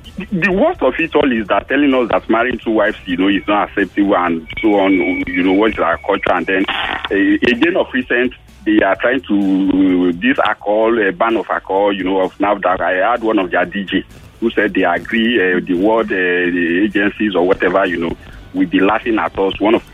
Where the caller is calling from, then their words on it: Ekwe, Imo, Nigeria; and I'm calling from Ekwe.